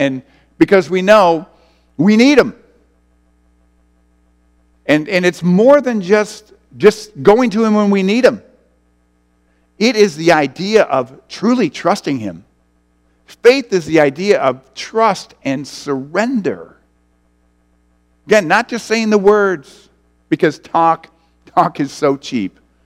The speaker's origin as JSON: {"language": "English", "country": "United States", "tie": "born or raised there", "said": "I was raised in a Christian home. I was raised in America."}